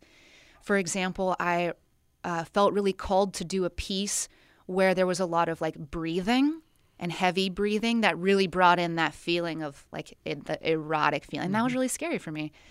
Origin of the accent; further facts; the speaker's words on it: Midwest, United States; I grew up in the Midwest. It was kind of conservative.